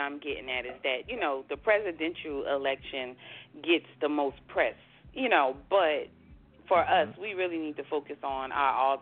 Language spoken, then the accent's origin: English; Newark, New Jersey, United States; in the community I grew up in Newark, you almost never hear of any meetings or anybody going to meetings.